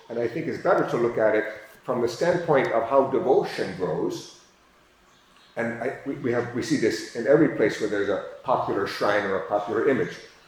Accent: United States; You know, I grew up in the United States where we don't have images with hair and clothing.

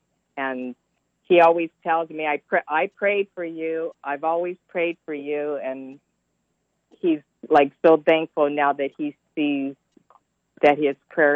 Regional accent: Long Beach, California, United States; also born or lived in Torrance; I was born in Torrance, California, but I grew up in Long Beach, California.

